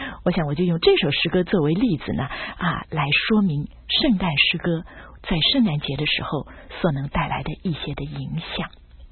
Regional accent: China; 那么弥赛亚呢是犹太人的称呼，那么我们中国人呢应该是说救世主啊，救世主。

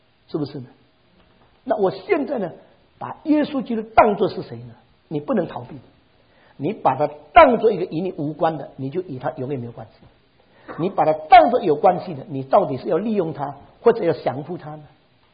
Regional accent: Fujian, China; 我是福建人

